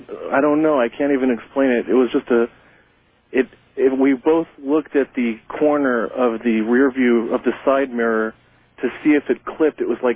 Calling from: Beverly Hills, California, United States; I'm calling from Beverly Hills.

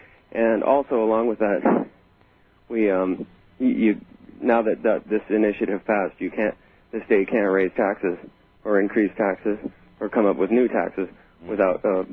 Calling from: Moses Lake, Washington, United States; I'm calling from Moses Lake, Washington.

